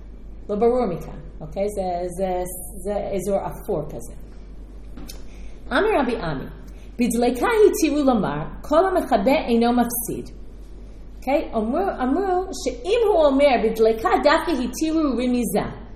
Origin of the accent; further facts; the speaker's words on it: United States; now in Israel; כשאני גדלתי בארצות הברית זה היה מאוד מקובל